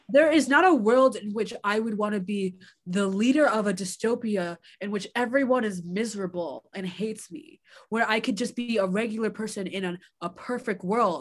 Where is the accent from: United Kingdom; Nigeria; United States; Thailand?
Nigeria; I'm a Nigerian.